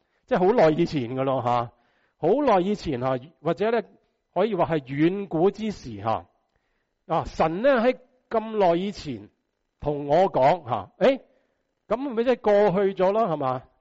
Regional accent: China; 其实我们中国人都有这样的讲法啦

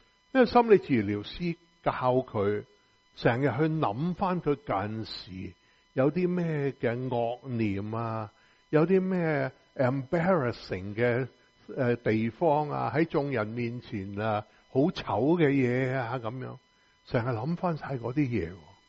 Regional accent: China; 咁当然我是中国人，男人就没什么在家玩车的。

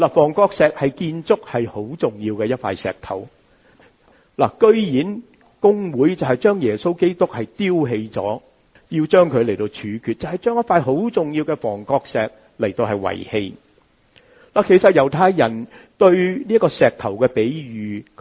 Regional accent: Hong Kong; 我们香港人说排排坐

